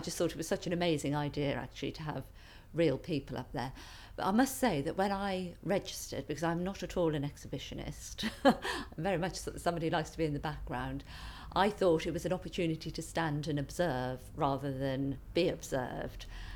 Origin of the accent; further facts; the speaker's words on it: Crowthorne, South East England, United Kingdom; I'm 49, and I come from Crowthorne in Berkshire.